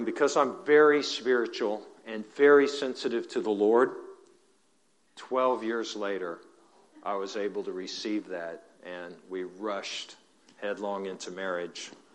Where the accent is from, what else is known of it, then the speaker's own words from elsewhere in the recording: San Antonio, Texas, United States; born there; I was born in San Antonio